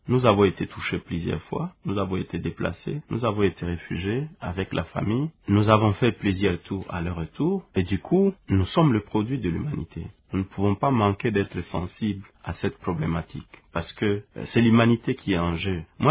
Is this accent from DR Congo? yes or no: yes; DR Congo; je suis congolais